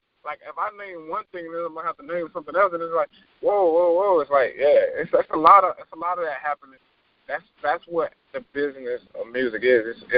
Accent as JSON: {"language": "English", "town": "Miami", "region": "Florida", "country": "United States", "said": "Like, we're both from Miami."}